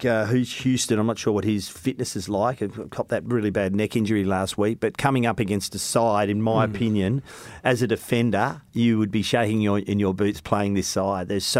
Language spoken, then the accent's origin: English; Melbourne, Victoria, Australia; Growing up in Melbourne in the middle of winter